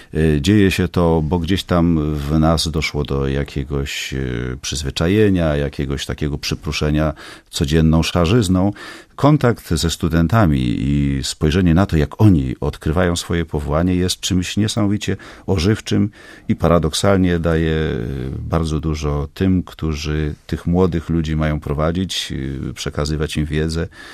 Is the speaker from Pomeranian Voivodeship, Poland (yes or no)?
yes; Gdańsk, Pomeranian Voivodeship, Poland; Dla mnie zupełnie naturalne jest to, że z Gdańska pochodzę, w związku z tym temu miejscu bardzo wiele zawdzięczam.